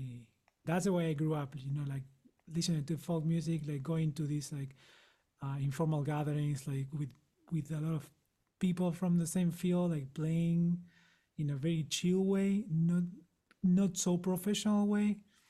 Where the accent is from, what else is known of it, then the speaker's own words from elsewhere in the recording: Tucumán, Argentina; So I'm from Argentina. I'm from a small city called Tucumán, which happens to be the smallest province in the country. And it's a quite big center of folk music, of Argentine folk music in the whole like country.